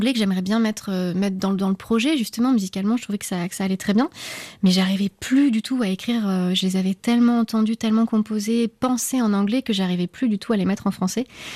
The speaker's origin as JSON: {"language": "French", "town": "Clermont-Ferrand", "region": "Auvergne-Rhône-Alpes", "country": "France", "said": "vu qu'on est de Clermont-Ferrand, forcément, enfin d'Auvergne, tous les deux"}